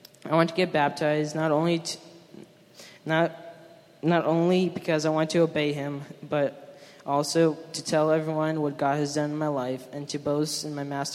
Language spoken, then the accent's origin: English; Ukraine; I'm 15 years old. I was born in Ukraine and stayed in three different orphanages.